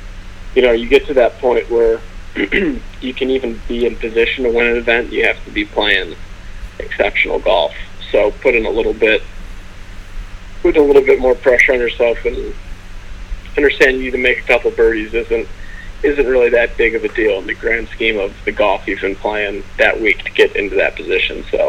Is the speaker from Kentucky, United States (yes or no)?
no; California, United States; Our families were old friends, and we grew up in California